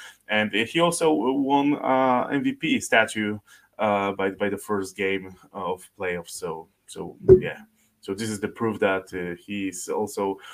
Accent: Poland; English is a second language; But I'm from Poland, so lack of words.

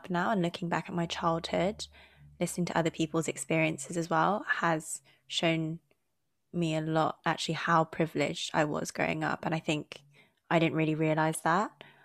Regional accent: United Kingdom; born there; me as a British-born Chinese woman

